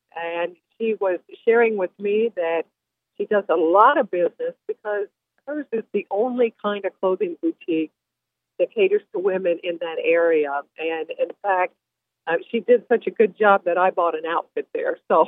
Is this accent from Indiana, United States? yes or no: yes; Evansville, Indiana, United States; distribute them in Southwest Indiana, where my hometown of Evansville is